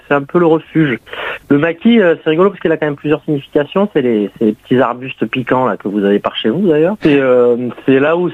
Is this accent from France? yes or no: no; Portugal; also born or lived in Spain; Moi, j'ai grandi au Portugal et en Espagne.